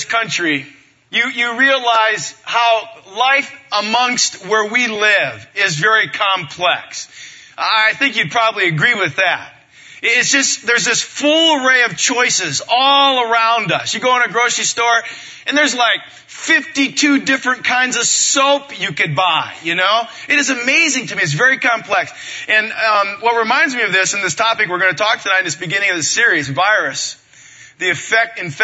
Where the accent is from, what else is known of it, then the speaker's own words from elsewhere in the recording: Port Clinton, Ohio, United States; moved away as an adult; I'm from Ohio originally. Moved out to California near south of L.A., Orange County, Newport Beach, Costa Mesa area. Moved out there about 22, 23 years ago. I'm from Port Clinton, Ohio.